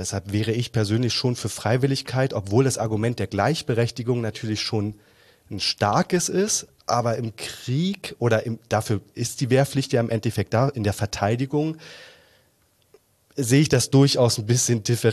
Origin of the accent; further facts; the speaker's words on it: Germany; born there; Ich bin in der DDR zumindest geboren.